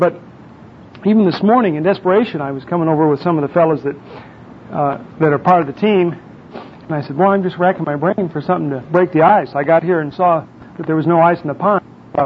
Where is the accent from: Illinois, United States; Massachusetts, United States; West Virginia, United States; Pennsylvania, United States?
Illinois, United States; Chicago; born there; also born or lived in Colorado / Arizona / Texas; But I was born in Chicago. I did spend a little time here in Colorado. I attended the University of Denver, just down the road.